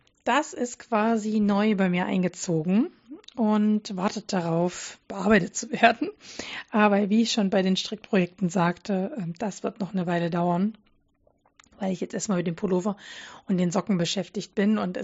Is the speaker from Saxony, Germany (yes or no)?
yes; Radebeul, Saxony, Germany; Ich bin ja in Radebeul groß geworden. Das ist eine wunderschöne Stadt direkt neben Dresden.